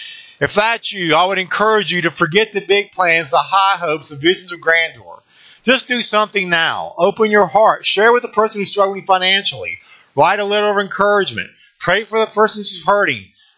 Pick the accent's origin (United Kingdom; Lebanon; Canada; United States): United Kingdom; Scotland; I'm allowed to say that, being a Scot.